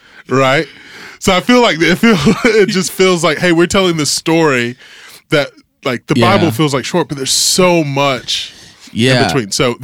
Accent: the South, United States; I come from the South.

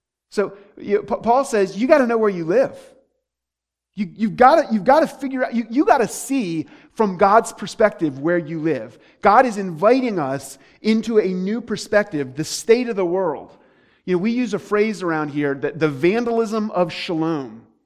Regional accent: Michigan, United States; we're from Michigan.

